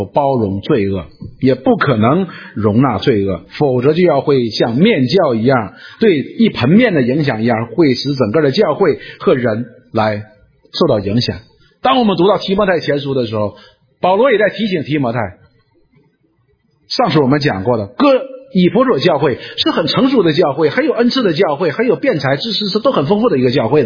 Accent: Northeast China, China; 就是我们东北人管的叫面起子

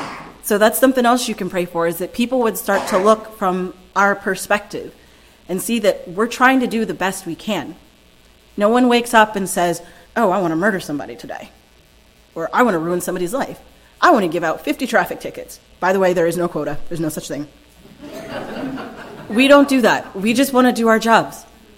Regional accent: Maryland, United States; also born or lived in South Korea; I was born in Maryland. I've lived here for all but about 8 years of my life. I lived in South Korea for about 8 years.

